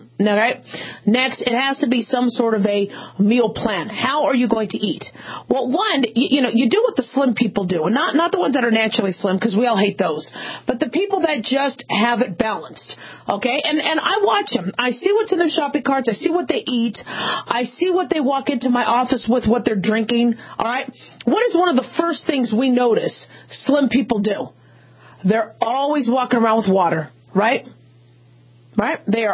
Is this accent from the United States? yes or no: yes; Phoenix, Arizona, United States; And I grew up in Phoenix, Arizona, so we were always sweating and dehydrated and undergoing heat shock